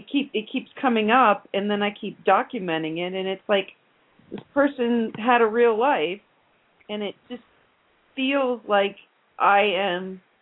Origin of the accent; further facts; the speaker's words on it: New Orleans, Louisiana, United States; I'm from New Orleans, Louisiana.